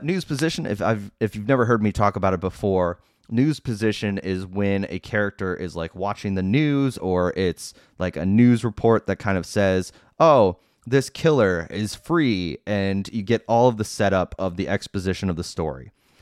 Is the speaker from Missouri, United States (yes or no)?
no; Downers Grove, Illinois, United States; let's get started talking about this movie about my hometown of Downers Grove, Illinois, that takes place nowhere near Downers Grove, Illinois.